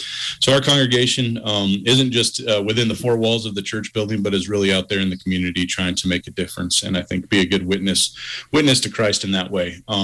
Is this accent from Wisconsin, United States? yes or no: no; Santa Fe, New Mexico, United States; So I was born and raised here in Santa Fe, grew up here, and, went off to school in Florida